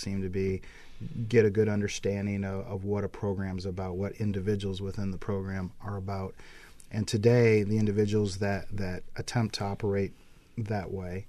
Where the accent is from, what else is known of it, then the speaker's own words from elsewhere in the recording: Michigan, United States; I was reflecting as a second grader growing up in Michigan.